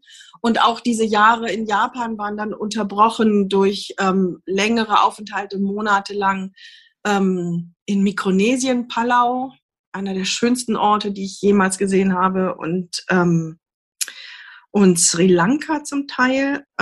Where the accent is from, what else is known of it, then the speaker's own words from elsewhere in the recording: Göttingen, Lower Saxony, Germany; also born or lived in California, United States; ich bin aufgewachsen in Göttingen, bin da zur Schule gegangen, habe da Abi gemacht und bin nach dem Abi in die USA gegangen, nach Kalifornien.